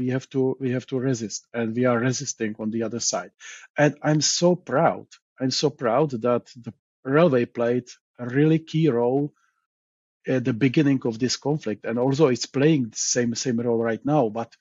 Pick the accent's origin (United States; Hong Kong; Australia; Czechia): Czechia; I'm from Czech Republic, and as you know, the Czech Republic was a part of Czechoslovakia